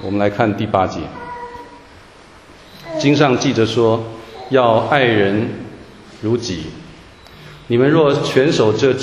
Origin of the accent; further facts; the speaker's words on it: Taiwan; 我们台湾人很高兴